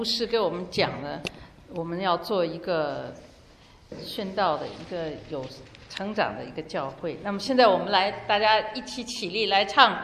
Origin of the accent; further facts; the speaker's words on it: China; 因为我们都是中国人，是吧？